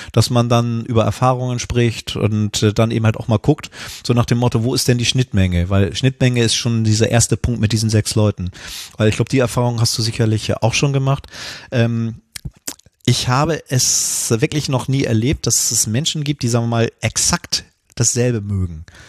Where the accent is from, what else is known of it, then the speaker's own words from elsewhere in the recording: Northern Germany, Germany; Ich bin ja hier im Norden geboren und aufgewachsen